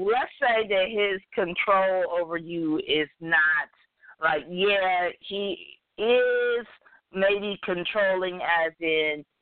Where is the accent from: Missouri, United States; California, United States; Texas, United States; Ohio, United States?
Ohio, United States; also born or lived in New York; Okay, look, I grew up in Ohio, so I feel like that's where regular people live